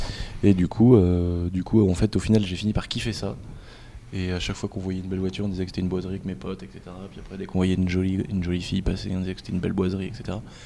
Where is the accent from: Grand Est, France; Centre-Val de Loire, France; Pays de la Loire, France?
Pays de la Loire, France; Angers; Je viens à Dangers, à côté de Nantes. C'est une petite ville très charmante.